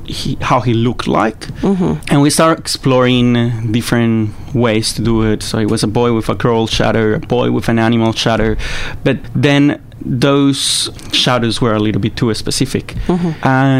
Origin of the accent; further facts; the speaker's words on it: Colombia; English is a second language; now in Australia; I'm from Colombia.